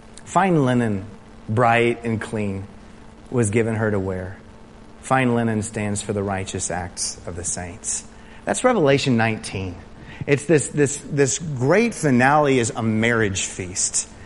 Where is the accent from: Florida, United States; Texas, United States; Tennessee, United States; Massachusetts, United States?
Texas, United States; And I said, "Yeah, I'm from Texas."